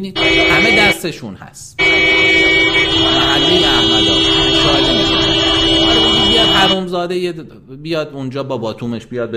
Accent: Iran; ما ایرانی هستیم

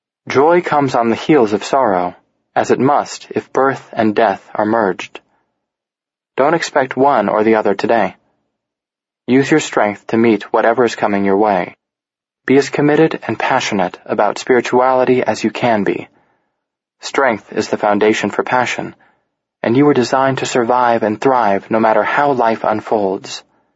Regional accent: India; born or raised there

